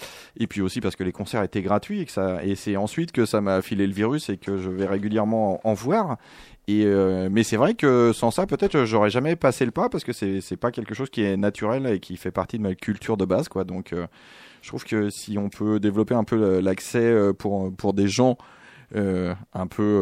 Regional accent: Auvergne-Rhône-Alpes, France; Dans les années 70, quand j'ai grandi en Haute-Savoie

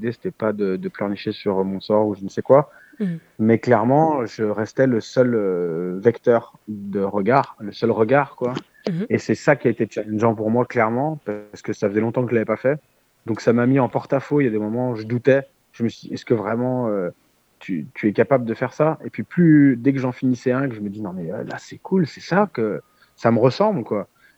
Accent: France; tout le modèle occidentalo-centré dans lequel nous, on a grandi en tant que Français.

